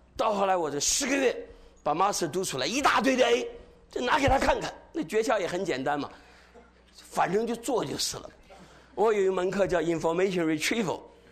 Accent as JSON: {"language": "Chinese", "country": "China", "moved": "as an adult", "said": "我是一个中国人，30多年以前，将近40年，我是63年来的"}